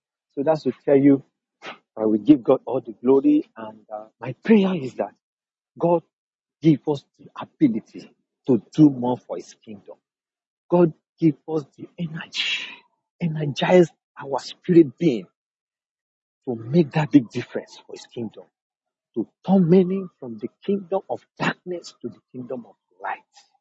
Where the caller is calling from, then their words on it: Nigeria; I'm connecting from Nigeria.